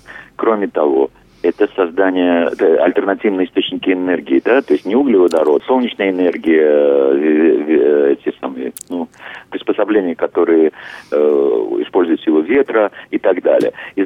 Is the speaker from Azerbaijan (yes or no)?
yes; Azerbaijan; now in Israel; под которой я родился, вырос и жил в Азербайджане, до 90-го года